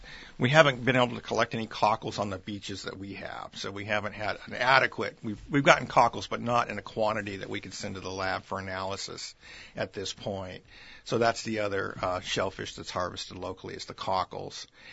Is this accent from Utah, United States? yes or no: no; California, United States; I'm from Northern California and have been here for a year and 4 months.